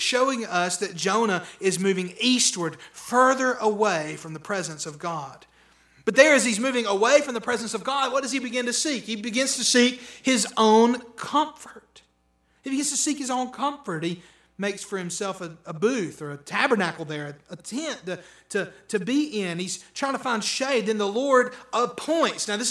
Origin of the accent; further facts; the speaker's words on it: Alabama, United States; Y'all, I was raised on Sand Mountain.